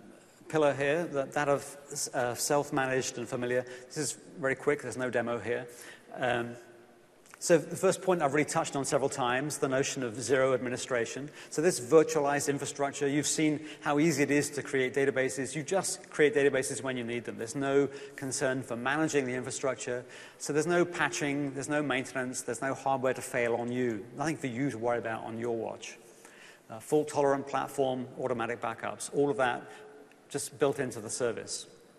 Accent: England, United Kingdom; you can tell from my accent, I'm from England originally, so I should probably go to the English location there.

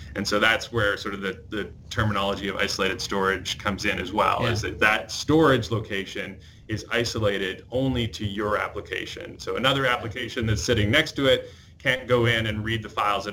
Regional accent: Ontario, Canada; So I grew up in Canada, in Eastern Ontario, near sort of between Montreal and Ottawa.

